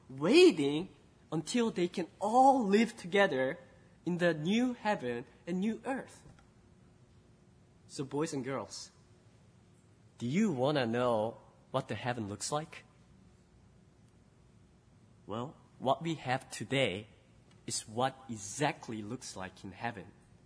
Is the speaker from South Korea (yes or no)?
yes; South Korea; also born or lived in Cambodia; But, well, I am from Korea, but I also lived in Cambodia for a long time. So I usually tell people that, well, I was born in Korea, but I'm from Cambodia, or I lived in Cambodia.